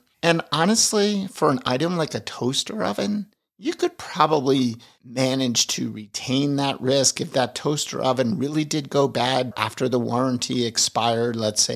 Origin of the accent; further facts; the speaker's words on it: Longmont, Colorado, United States; coming to you from my hometown of Longmont, Colorado.